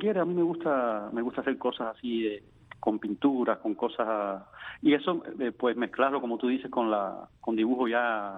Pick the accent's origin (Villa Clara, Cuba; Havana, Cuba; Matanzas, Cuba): Villa Clara, Cuba; Caibarién; also born or lived in Yaguajay; Bueno, yo nací en Yaguajay, pero desde niño nos mudamos para Caibarien.